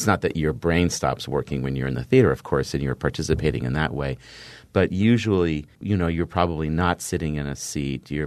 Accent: Washington, United States; also born or lived in France / Brazil; I was born in Washington and then shipped off to France for 6 years and then back to Washington and back to France and then back to Washington and then to Brazil.

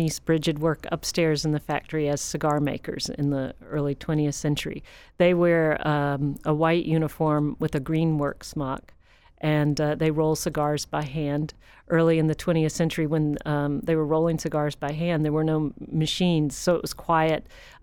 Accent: Atlanta, Georgia, United States; And I always enjoyed, you know, growing up in Atlanta, hearing sea stories and storms and what have you.

